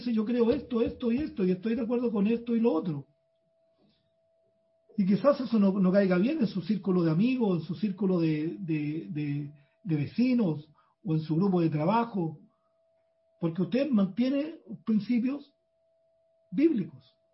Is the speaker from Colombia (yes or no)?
no; Chile; como ciudadano de este país, como chileno, digamos.